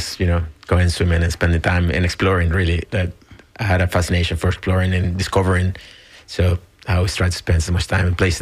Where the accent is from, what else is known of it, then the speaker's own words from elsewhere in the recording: Nicaragua; So when I was growing up, obviously my reach of knowledge was very local